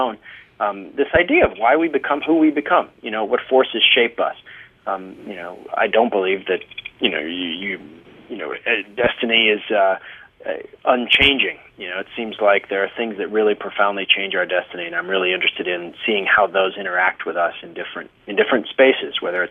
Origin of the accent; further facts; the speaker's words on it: Anchorage, Alaska, United States; I grew up in Anchorage. We moved there when I was three. My dad was in the public health service